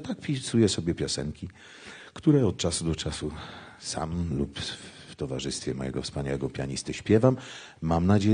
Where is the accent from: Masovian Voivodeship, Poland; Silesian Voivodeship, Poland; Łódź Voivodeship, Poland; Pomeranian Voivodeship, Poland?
Łódź Voivodeship, Poland; Brzeziny; I osiedlono tam ileś rodzin i tam to moje dzieciństwo upłynęło.